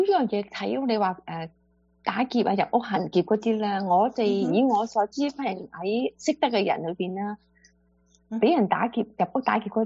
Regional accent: China; 我哋中国人就好少自己喺度揼嘢做嘢噶嘛

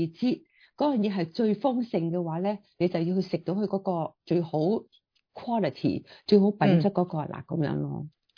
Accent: China; 讲翻我哋中国人讲嘅大闸蟹咁样啦吓。

